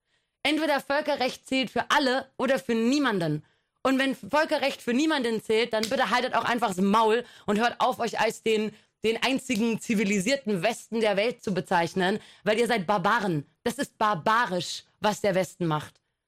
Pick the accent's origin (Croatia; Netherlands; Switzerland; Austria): Croatia; now in Germany; Ich habe österreichische Familie, schlimm genug, peinlich genug. In erster Linie bin ich Kroatin. Ich bin nicht Deutsche. Ich bin in Deutschland Gast